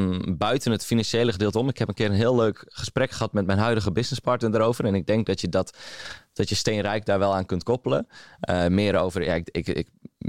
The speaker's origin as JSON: {"language": "Dutch", "region": "Friesland", "country": "Netherlands", "tie": "born or raised there", "said": "Ik ben ondertussen 20 jaar geboren en getogen in Friesland. Misschien dat je dat een beetje kan horen."}